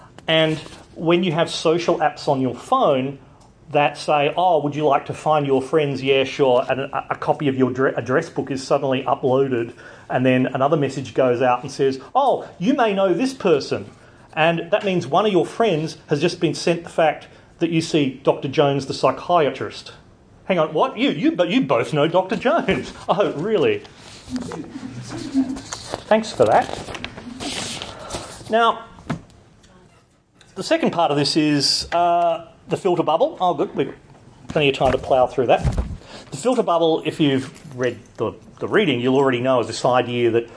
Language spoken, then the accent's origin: English; Adelaide, South Australia, Australia; I'm from Adelaide, so say what you like.